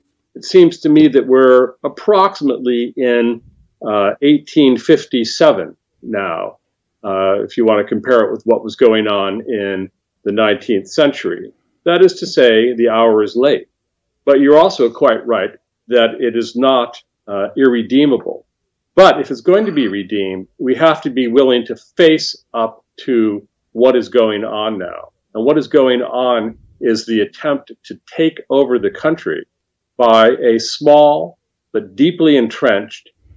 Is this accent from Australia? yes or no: no; Shaker Heights, Ohio, United States; born there; I was born in Shaker Heights outside of Cleveland, Ohio.